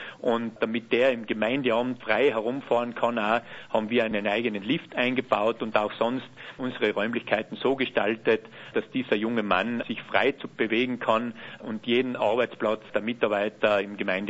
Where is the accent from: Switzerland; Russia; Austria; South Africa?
Austria; Virgen, Tyrol; bin aber selber gebürtiger Virgener und begeisterter Virgener